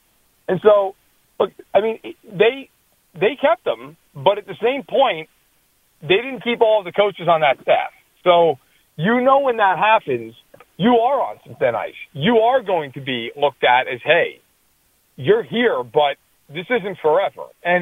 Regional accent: East Coast, United States; I'm from the East Coast.

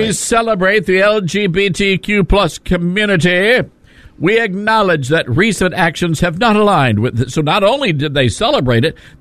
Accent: Memphis, Tennessee, United States; We've got Jake in Memphis, Tennessee, my hometown, listening to us on KWAM.

